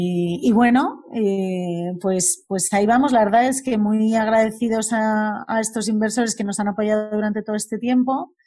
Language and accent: Spanish; Spain; siendo como somos los españoles y como son los alemanes, pues al principio costó un poco